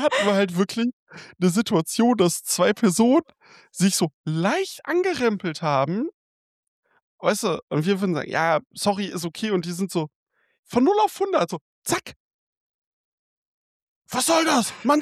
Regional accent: Rhineland, Germany; now in Osnabrück, Germany; Ich bin aus dem Rheinland nach Osnabrück gezogen.

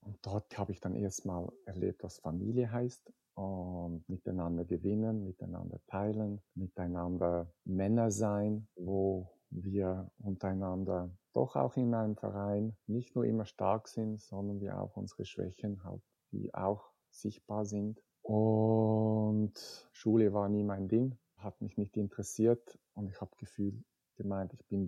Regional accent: Rapperswil, St. Gallen, Switzerland; born there; Ich bin 1965 geboren in Rapperswil, war dazumal ein Dörfchen von etwa 7000 Leuten.

